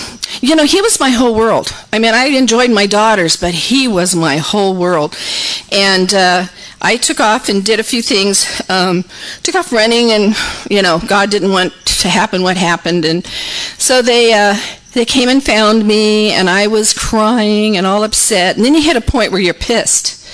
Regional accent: California, United States; moved away; also born or lived in Texas; I was from California, and so when we moved to Texas, there was a lot of stuff that went on there.

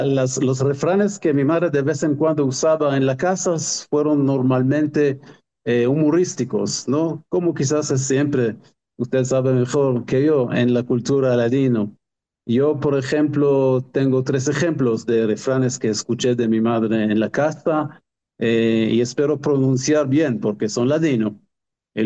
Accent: Israel; emigró a Israel, y yo nací en Israel.

